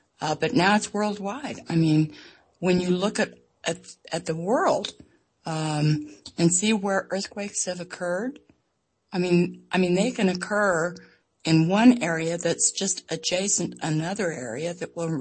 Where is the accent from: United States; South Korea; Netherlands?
United States; California; Well, I grew up in California, and we were all very aware of the San Francisco earthquake.